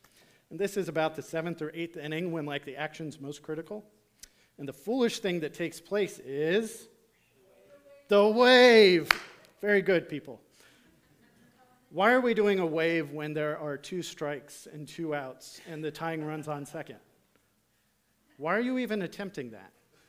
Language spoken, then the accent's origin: English; Illinois, United States; now in Philadelphia, United States; If you don't know me, I'm originally from Illinois, so I like the Cubs.